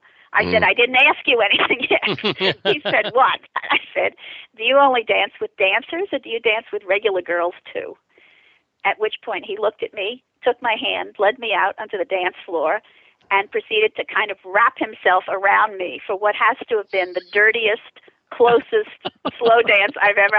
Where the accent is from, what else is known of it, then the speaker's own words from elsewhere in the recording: New York City, New York, United States; I grew up in New York. I went to Hunter College Elementary School. I went to Hunter College High School.